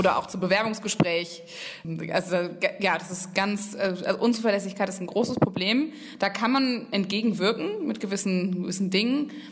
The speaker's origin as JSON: {"language": "German", "town": "Cologne", "region": "North Rhine-Westphalia", "country": "Germany", "also_born_or_lived": "Munich", "said": "Genau, also ich komme aus Köln. Ich komme aus Köln ursprünglich, aber ich habe in München studiert."}